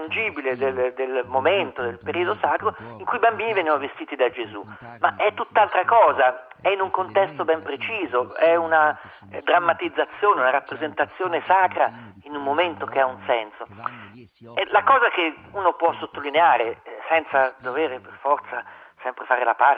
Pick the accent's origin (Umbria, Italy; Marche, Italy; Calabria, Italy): Umbria, Italy; vengo dall'Umbria francescana